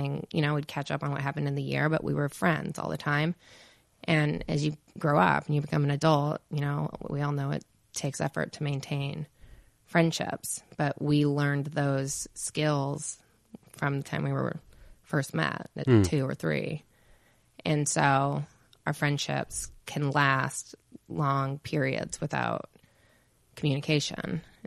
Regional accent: Laguna Beach, California, United States; also born or lived in Catalina Island; I grew up on Catalina Island. Okay. Until I was 8 years old. And then from 8 to 18, I was in Laguna Beach.

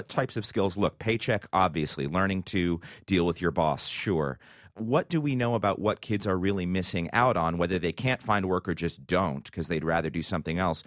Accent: Hershey, Pennsylvania, United States; Hershey Park, it was by far the biggest summer employer for the 16 to 24 set in my hometown of Hershey.

